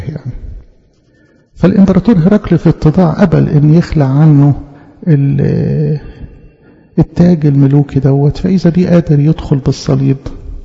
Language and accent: Arabic; Egypt; وده عمل بيخصنا إحنا كمصريين